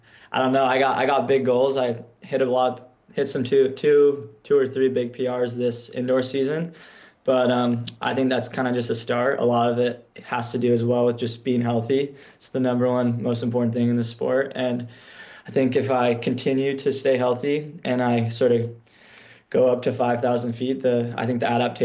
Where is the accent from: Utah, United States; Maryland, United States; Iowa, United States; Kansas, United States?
Utah, United States; Salt Lake City; I'm from Salt Lake, so I originally in high school trained at altitude